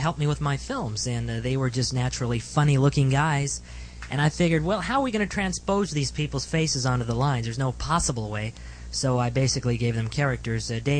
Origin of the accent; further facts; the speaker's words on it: North Hollywood, California, United States; also born or lived in Glendale; now in Van Nuys, United States; I was born in Glendale, but I was lived in North Hollywood all my life, and just until recently. You know, married now, and now I'm living in Van Nuys